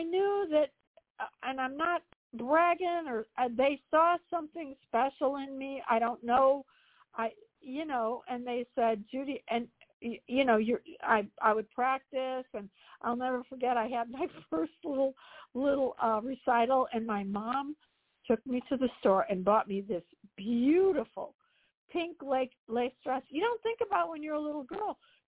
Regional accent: Chicago, Illinois, United States; They'd all be watching. I grew up in Chicago. They'd be watching the Bears, the Cubs.

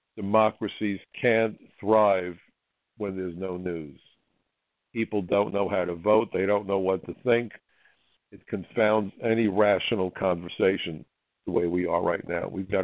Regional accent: United States; But as an American, I feel worse for my countrymen and their families

